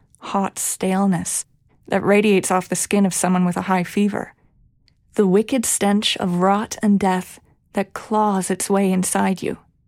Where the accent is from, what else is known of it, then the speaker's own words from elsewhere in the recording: Ontario, Canada; Growing up in Eastern Ontario, I had a very different emphasis in my history classes than someone who went to school in Quebec, or British Columbia, or Prince Edward Island.